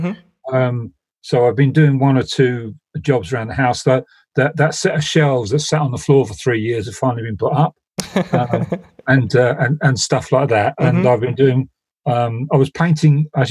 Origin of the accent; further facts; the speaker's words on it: London, United Kingdom; born there; accent: Cockney; also born or lived in Australia; I was born in South London, so I'm a Cockney by birth. Mm-hmm. I lived in Australia for several years and then settled back here.